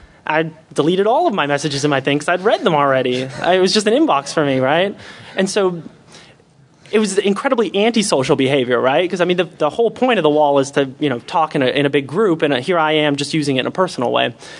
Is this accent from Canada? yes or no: yes; Canada; I'm not even sure if they have this in Canada. I'm from Canada.